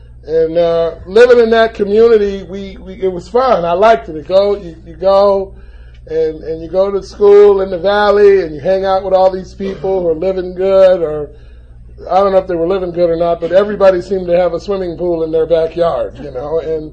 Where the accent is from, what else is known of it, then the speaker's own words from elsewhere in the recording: Los Angeles, California, United States; I was born in Los Angeles, California. I'm from L.A. Don't I look like it?